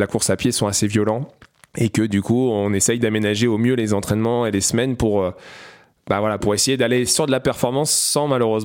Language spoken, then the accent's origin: French; France; en tant que Français, représenter mon pays